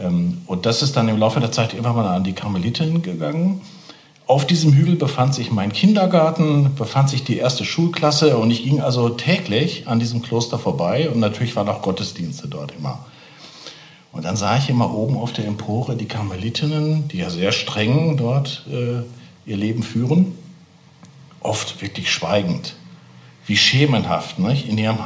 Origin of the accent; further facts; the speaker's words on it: North Rhine-Westphalia, Germany; ich komme aus dem Bistum Essen ursprünglich